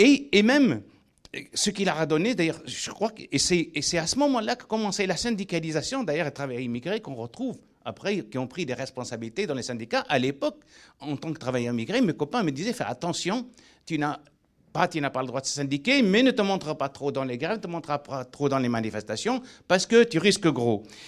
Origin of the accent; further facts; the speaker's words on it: Tunisia; now in France; j'appartiens à deux pays, donc mon pays d'origine, la Tunisie, et mon pays d'adoption, la France